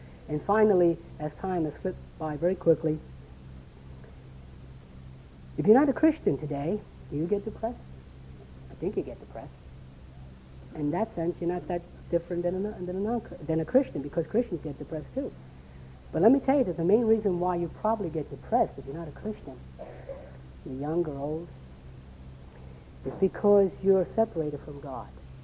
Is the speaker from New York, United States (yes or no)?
yes; New York City, New York, United States; In the 60s, when I was growing up in New York City